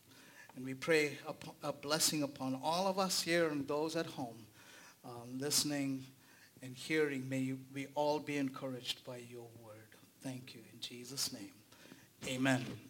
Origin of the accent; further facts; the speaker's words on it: India; So I just found out, just being an Indian, of course.